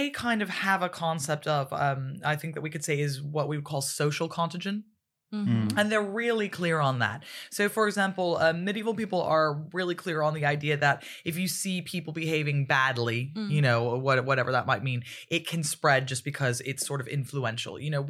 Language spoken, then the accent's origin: English; Aachen, North Rhine-Westphalia, Germany; English is a second language; Well, here I am in, you know, Metz. I'm from Aachen, so, you know, it's going to take a little while to get back there.